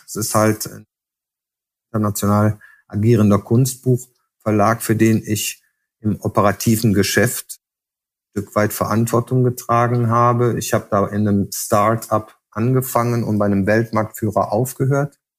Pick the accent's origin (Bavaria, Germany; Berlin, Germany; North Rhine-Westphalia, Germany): North Rhine-Westphalia, Germany; Cologne; Ich bin zugereister Eifler, aber nicht so richtig zugereist. Also ich bin Kölner, in Köln geboren, sozialisiert in Köln. Meine Mama kam allerdings schon aus der schönen Eifel.